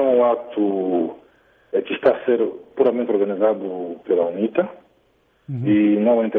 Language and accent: Portuguese; Angola; E com certeza vivo como qualquer um outro cidadão angolano. Eu sou angolano e então estou no meu país.